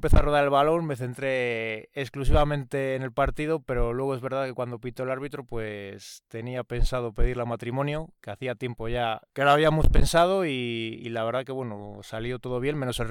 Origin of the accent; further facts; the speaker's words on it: Carrión de los Condes, Castile and León, Spain; E iré a la librería donde trabajo, en Carrión, en mi pueblo.